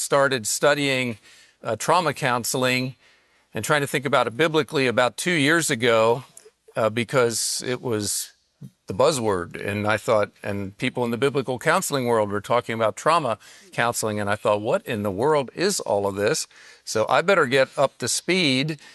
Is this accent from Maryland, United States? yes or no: yes; Westminster, Maryland, United States; And then I grew up near Westminster, Maryland, near Gettysburg, and I developed an interest in the Civil War.